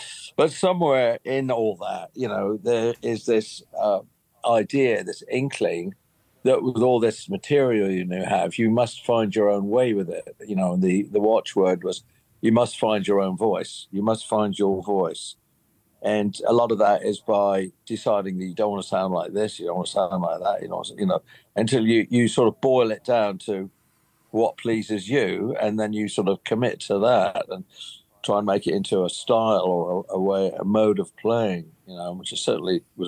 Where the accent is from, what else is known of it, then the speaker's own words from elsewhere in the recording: United Kingdom; You know, I grew up in Britain